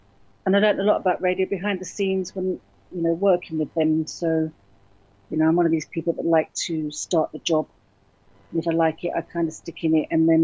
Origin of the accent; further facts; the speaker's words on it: London, United Kingdom; also born or lived in Berlin / South Africa; But yeah, I was born in Berlin. I grew up in London. I lived in South Africa for many years. Then I came back to London and England.